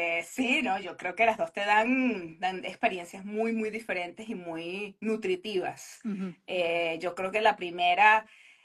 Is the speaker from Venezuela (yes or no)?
yes; Venezuela; born there; Yo tenía un posgrado también en Venezuela, mi país natal